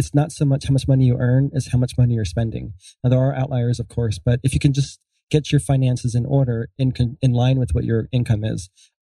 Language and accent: English; Denver, Colorado, United States; We're from Denver, Colorado.